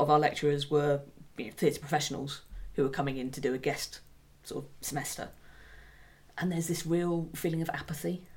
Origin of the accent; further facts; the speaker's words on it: Gillingham, South East England, United Kingdom; I'd had what we could get in, you know, growing up in Gillingham